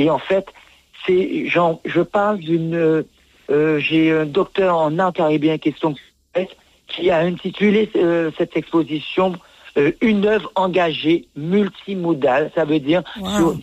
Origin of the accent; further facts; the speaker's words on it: Guadeloupe; je suis guadeloupéen.